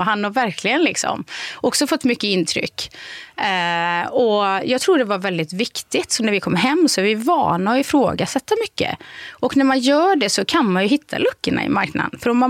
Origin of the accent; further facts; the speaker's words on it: Borås, Västra Götaland County, Sweden; I Borås. Det är ju verkligen en liksom, stad med 11 000 företagare.